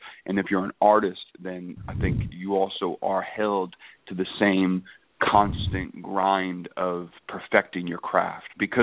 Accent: Chicago, Illinois, United States; I also like the part of being a Chicagoan is that you have this bifurcated, dualistic type relate.

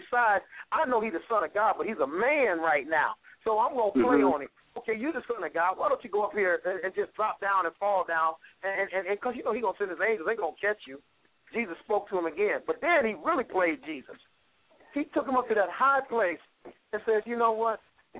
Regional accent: Buffalo, New York, United States; also born or lived in New Jersey / Wilkes-Barre, United States / Huntington, United States; now in Wilmington, United States; I'm originally from Buffalo, New York. The last 22 years, I've lived in New Jersey for 10 years by myself.

